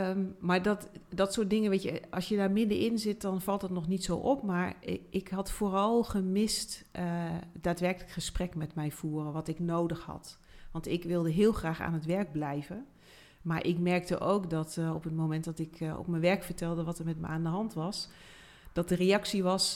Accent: Apeldoorn, Gelderland, Netherlands; Ik kom uit Apeldoorn. Ik ben 54 jaar.

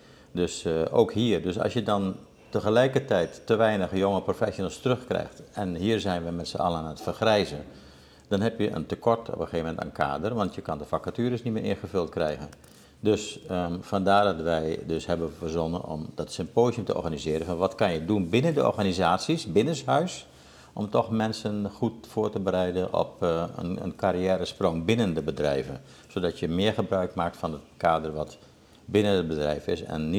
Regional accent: Suriname; also born or lived in Netherlands; ik ben geboren in Nederland, maar ik ben als kind naar Suriname getrokken.

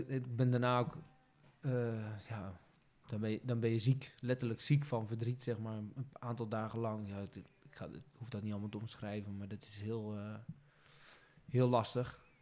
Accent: Schore, Zeeland, Netherlands; Schoren in Zeeland. Ja, dat is de plek waar... Waar ik opgegroeid ben, waar mijn ouders een stal begonnen zijn.

